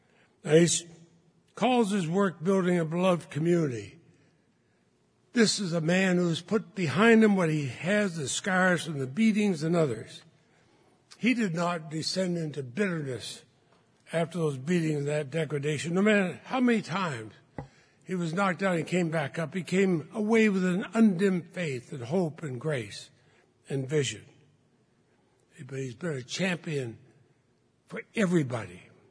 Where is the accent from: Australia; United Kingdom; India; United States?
United States; Montpelier, Vermont; I think of having my first library card when I was 4 years old growing up in Montpelier.